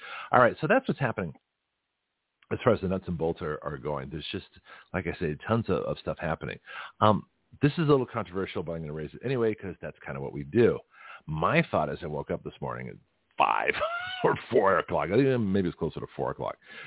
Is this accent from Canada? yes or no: yes; Canada; now in United States; I was, as a Canadian, a member of the Commonwealth, but I'm an American. And so I am not part of the British Commonwealth. And so I, as much as I respect it and remember my, you know, my origins as a Canadian